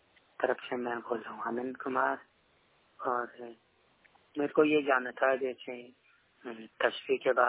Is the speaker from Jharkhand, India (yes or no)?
no; Delhi, India; also born or lived in Bihar; मेरा गांव बिहार में है, लेकिन मैं हूँ दिल्ली का, और परमानेंट मेरा घर दिल्ली में ही है, मैं दिल्ली में ही रहता हूँ।